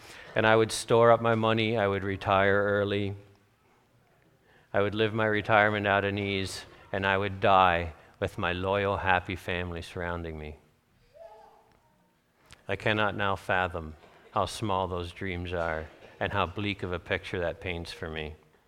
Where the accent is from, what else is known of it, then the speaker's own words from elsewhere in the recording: Ontario, Canada; so I grew up in Canada, southern Ontario, on a dairy farm